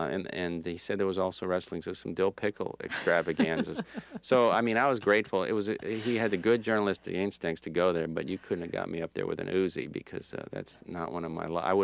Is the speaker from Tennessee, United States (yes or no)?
no; Florida, United States; I mean, when you're born and raised in Florida, you have limited options. I mean, to me, Atlanta is the far north.